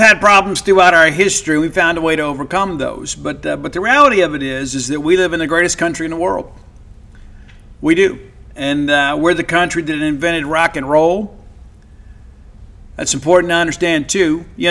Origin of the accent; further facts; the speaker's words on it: United States; born there; I am very blessed to be born American, and by the grace of God, I was born